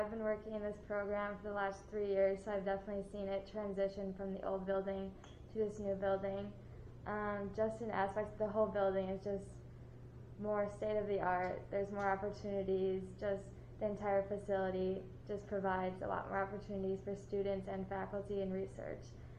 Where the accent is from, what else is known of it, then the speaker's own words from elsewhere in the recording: Pulaski, Wisconsin, United States; I'm from Pulaski, Wisconsin, up by Green Bay.